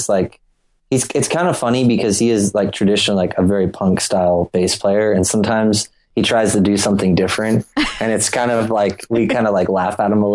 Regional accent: East Coast, United States; I grew up on the East Coast, and there's a restaurant that does this

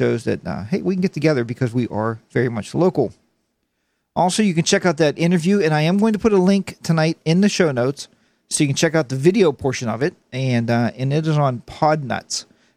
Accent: Pittsburgh, Pennsylvania, United States; He is a local guy for me because I am from Pittsburgh, as many of you know.

